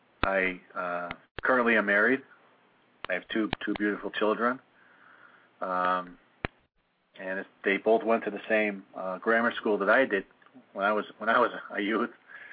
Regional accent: Chicago, Illinois, United States; I was born in Chicago and grew up kind of in the southwest suburbs of Chicago, and very, strong Irish area where I grew up, and Catholic. I was born a Catholic, and still a practicing Catholic today.

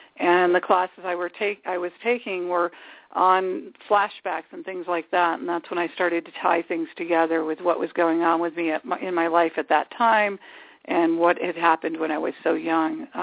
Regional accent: Chicago, Illinois, United States; I grew up in Chicago, Illinois, and I lived on the northwest side of the city. And I have four brothers, no sisters.

